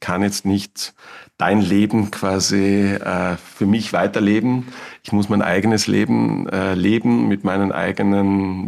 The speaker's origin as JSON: {"language": "German", "region": "Vorarlberg", "country": "Austria", "said": "Ich komme aus Vorarlberg, genau."}